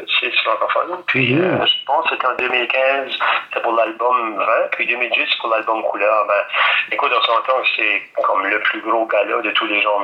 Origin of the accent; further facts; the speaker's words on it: New Brunswick, Canada; c'est quand même une personne qui est extérieure du Québec aussi, je viens de Brunswick